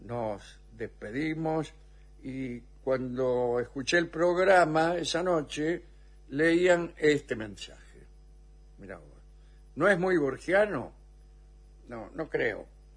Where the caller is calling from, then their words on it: Córdoba, Argentina; de Córdoba. Estoy escuchando el programa respecto a los batidores.